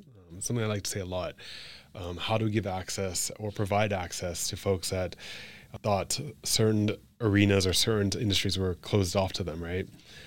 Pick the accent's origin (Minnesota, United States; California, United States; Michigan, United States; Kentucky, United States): California, United States; Oakland; I'm originally from Oakland. And, you know, I see so much of Oakland in Long Beach.